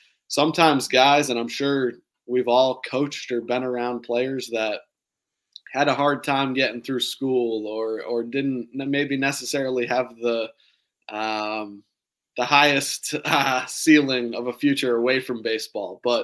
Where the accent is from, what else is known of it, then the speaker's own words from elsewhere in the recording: Massachusetts, United States; I'm from Massachusetts.